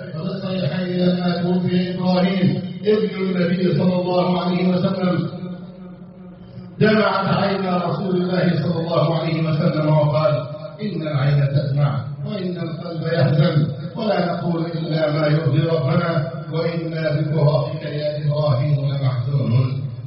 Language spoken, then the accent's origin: Arabic; Egypt